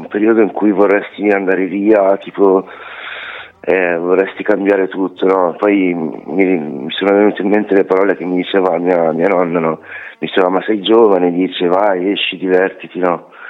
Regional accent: Sicily, Italy; now in Barbianello, Italy; Io sono siciliano, ma abito a Pavia, cioè in provincia di Pavia, Barbianello.

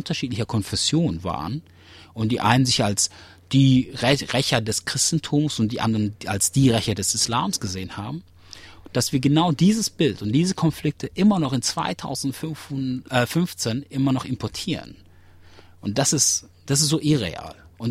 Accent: Germany; born there; Ja, auch ich bin Deutschland. Du musst mich nicht fragen, wo ich herkomme. weil ich bin hier geboren.

